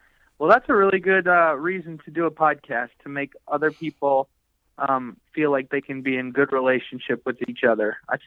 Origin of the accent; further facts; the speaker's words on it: Minnesota, United States; we don't really go there very often since we're from Minnesota.